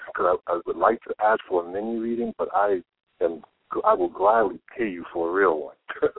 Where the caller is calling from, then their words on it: Queens, New York, United States; I'm calling from Queens, New York.